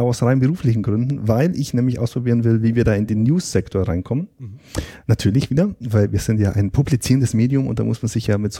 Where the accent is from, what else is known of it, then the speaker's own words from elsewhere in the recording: Bavaria, Germany; bei uns im Allgäu.